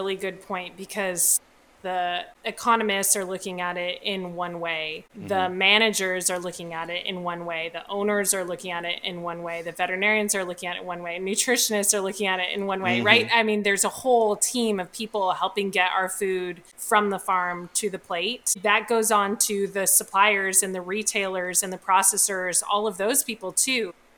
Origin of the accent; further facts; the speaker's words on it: California, United States; moved away as an adult; I grew up in Alameda County, so very close to where you are. And I went to college and veterinary school at UC Davis, which is up near Sacramento. Love California.